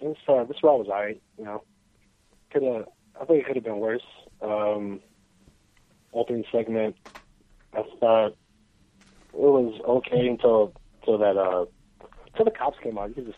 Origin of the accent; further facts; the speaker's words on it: Chicago, Illinois, United States; you know, I'm from Chicago, but if you can even, like, look at a cop, they'll tap you to the ground right away, you know?